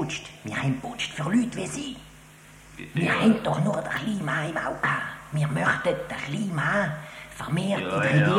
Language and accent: German; St. Gallen, Switzerland; Ich bin ein St. Galler. Klar.